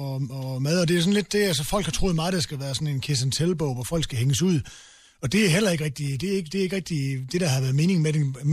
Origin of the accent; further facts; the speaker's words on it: Region of Southern Denmark, Denmark; Jeg er jo fra Sønderjylland, skulle tænke på